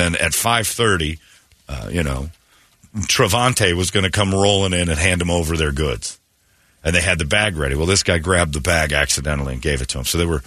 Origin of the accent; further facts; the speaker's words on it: Indiana, United States; This is a story I laughed at too, because this is from my home state in Indiana.